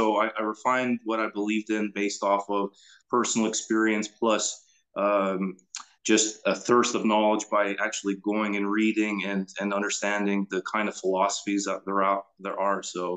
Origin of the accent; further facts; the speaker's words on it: Scotland, United Kingdom; moved away as an adult; I grew up in Scotland for 18 years, and I went through the British education system.